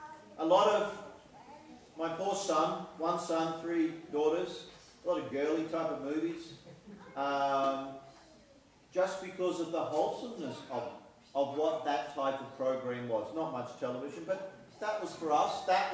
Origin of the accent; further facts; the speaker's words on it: Australia; I don't think we're very good at doing that as Australian Christians.